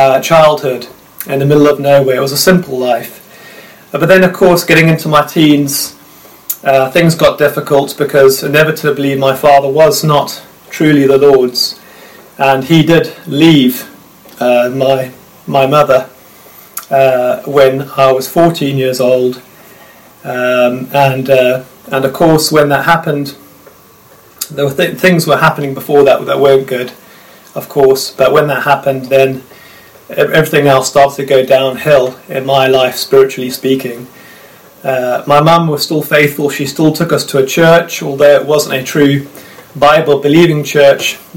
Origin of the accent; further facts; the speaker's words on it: South Africa; So we grew up in South Africa, moving around from time to time. It was quite an ideal childhood, living in the middle of nowhere.